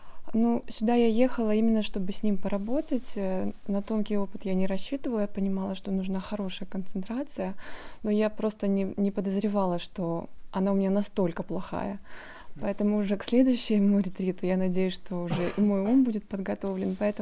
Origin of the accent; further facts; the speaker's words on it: Moscow, Russia; я из Москвы, и у вас я второй раз.